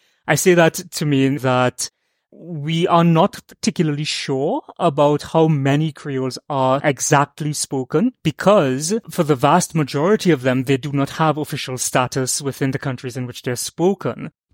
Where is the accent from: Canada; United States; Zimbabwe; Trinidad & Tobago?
Trinidad & Tobago; As I said, I'm from Trinidad and Tobago